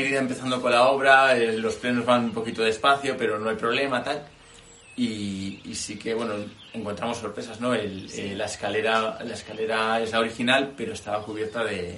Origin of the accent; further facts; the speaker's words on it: Santoña, Cantabria, Spain; nosotros no somos de aquí, somos de la zona oriental, somos de Santoña.